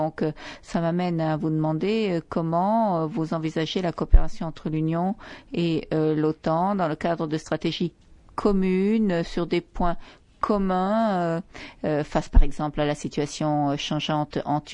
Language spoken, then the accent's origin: French; Portugal; moi, je suis portugaise. Notre pays a été une dictature